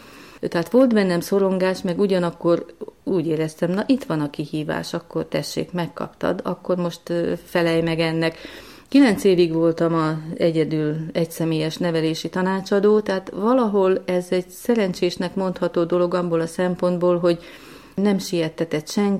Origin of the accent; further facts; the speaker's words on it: Tolna, Hungary; És mivel az én szülőfalum és Simontornya, ez 10 kilométer távolságban van egymástól